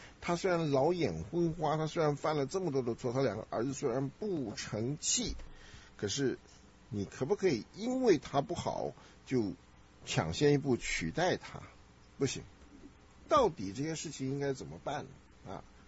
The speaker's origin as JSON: {"language": "Chinese", "region": "Henan", "country": "China", "said": "这是一个中国人很大的毛病，尤其咱们河南人很大的毛病"}